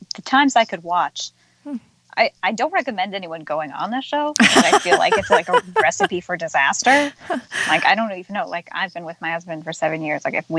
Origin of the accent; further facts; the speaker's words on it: New Jersey, United States; I'm originally from Jersey, so it was hard to kind of be on the other side of the country.